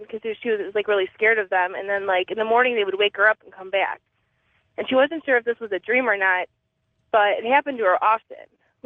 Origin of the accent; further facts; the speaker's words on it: Cleveland, Ohio, United States; I'm from Cleveland.